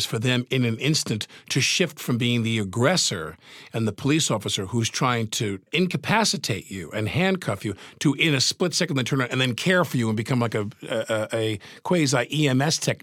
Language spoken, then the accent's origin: English; Massapequa, New York, United States; I'm from Massapequa, which is the NYPD Riviera.